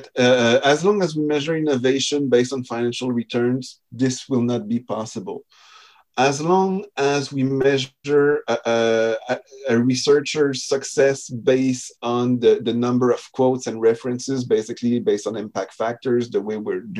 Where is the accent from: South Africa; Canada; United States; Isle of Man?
Canada; I'm Canadian